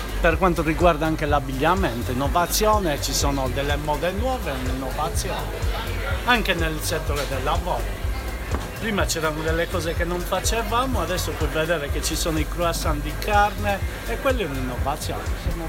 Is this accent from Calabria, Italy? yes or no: no; Cagliari, Sardinia, Italy; lavoro presso il mercato di San Benedetto, sono di Cagliari.